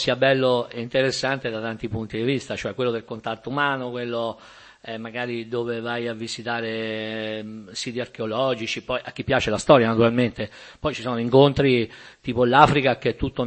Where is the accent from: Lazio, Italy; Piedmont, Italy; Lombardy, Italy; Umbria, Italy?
Umbria, Italy; Gualdo Cattaneo; Io sono di Gualdo Cattaneo, questo paesino in mezzo all'Umbria, tra Perugia, Foligno, Spoleto, Todi.